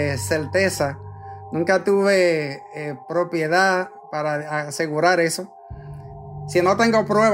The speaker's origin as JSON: {"language": "Spanish", "region": "San Pedro de Macorís", "country": "Dominican Republic", "said": "Soy de San Pedro de Macorís, República Dominicana."}